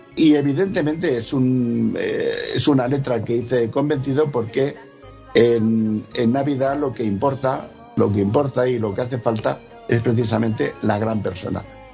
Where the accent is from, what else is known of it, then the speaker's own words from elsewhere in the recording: Region of Murcia, Spain; A mí particularmente sí, yo soy murciano. Tengo de cuna una cultura flamenca innegable.